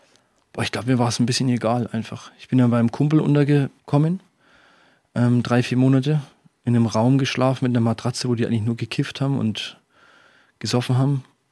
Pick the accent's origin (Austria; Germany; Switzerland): Germany; Bamberg, Bavaria; Und ich war in der Nähe von meiner Heimatgemeinde in Bamberg.